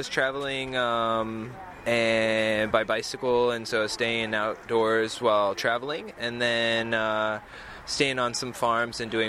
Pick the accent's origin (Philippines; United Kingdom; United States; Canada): United States; Boulder, Colorado; born or raised there